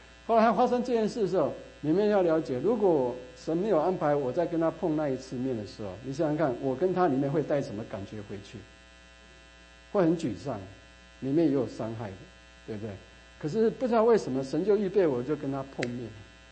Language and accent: Chinese; California, United States; 我说哦，我是加州的。